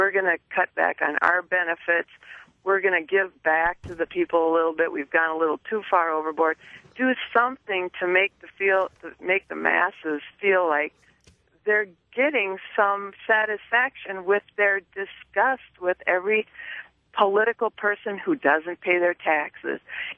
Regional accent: Midwest, United States; growing up in the Midwest, not particularly religious or political, but I came from a very functional family.

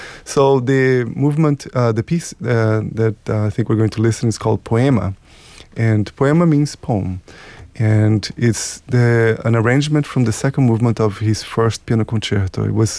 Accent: Brazil; I'm from Brazil

